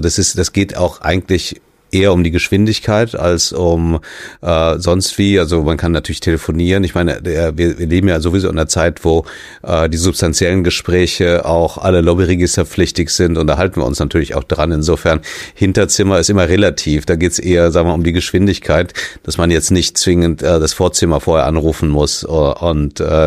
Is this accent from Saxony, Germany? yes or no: no; Bonn, North Rhine-Westphalia, Germany; ich bin selbst auch in Bonn aufgewachsen